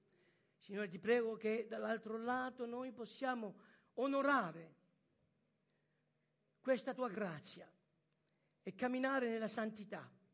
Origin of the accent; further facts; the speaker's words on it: France; also born or lived in Malta; sono francese, non lo so. Sono nato in Francia, cresciuto in Francia, fatto il militare in Francia, dici che dove fai tu il militare, tu sei, mangio italiano, tu parlo con le mani. Poi, i miei genitori sono italiani, ho vissuto a Malta